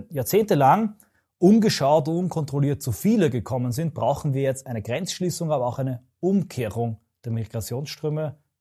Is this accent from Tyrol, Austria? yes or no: no; Vienna, Austria; ich bin aus Wien rausgezogen, wie ich ja vorher schon gesagt habe, mit meiner Familie